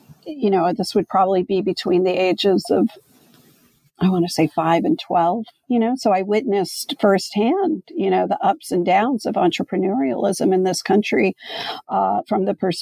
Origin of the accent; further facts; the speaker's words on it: Atlanta, Georgia, United States; And I grew up in Atlanta, Georgia, which at the time was, you know, very not as populated as it is now with Latinos.